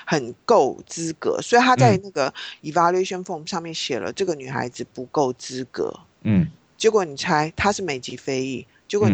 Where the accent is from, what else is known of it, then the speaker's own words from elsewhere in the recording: China; 因为我自己当然我是中国人，我当然会觉得不公平啊